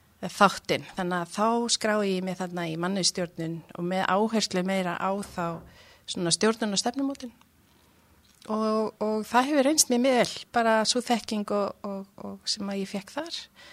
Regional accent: Akureyri, Northeastern Region, Iceland; also born or lived in Hella; Já, ég sem sagt ólst upp að 5 ára aldri á Hellu á Rangárvallasýslu. Og eftir það flytti ég sagt, til Akureyrar og var þar barn og unglingur og klára þar hjúkurinn líka.

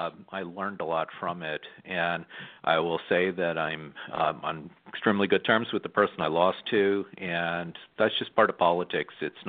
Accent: Pennsylvania, United States; I grew up in Montgomery County, Pennsylvania.

